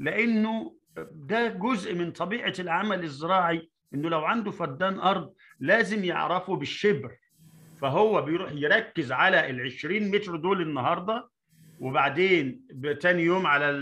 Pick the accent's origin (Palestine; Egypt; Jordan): Egypt; أنا كواحد مصري وتأملت حياة المصريين، مش غريب، مش غريب إنه يبنوا أهرام.